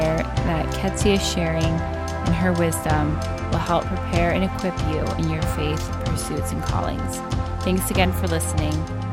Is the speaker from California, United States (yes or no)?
no; Michigan, United States; If you knew me, you would know that my home state is Michigan.